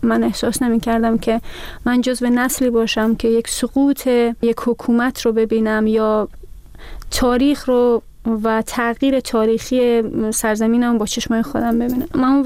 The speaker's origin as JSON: {"language": "Persian", "country": "Slovakia", "tie": "born or raised there"}